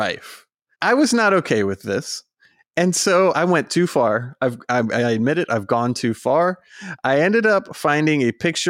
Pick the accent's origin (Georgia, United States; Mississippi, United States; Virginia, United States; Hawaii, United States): Virginia, United States; And the only reason I know how to say Botetourt is because I'm from Virginia.